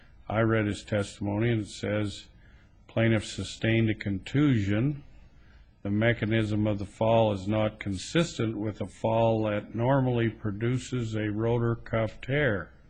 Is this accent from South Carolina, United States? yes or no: no; Idaho, United States; I know Idaho, I'm from Idaho, and we're kind of behind the eight ball